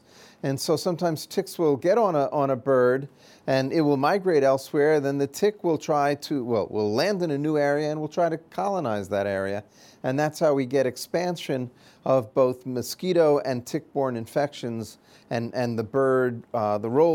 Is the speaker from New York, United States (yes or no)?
yes; New York, United States; I grew up in the New York area, did a lot of my training in New York and Massachusetts and Connecticut, so that's Lyme Central.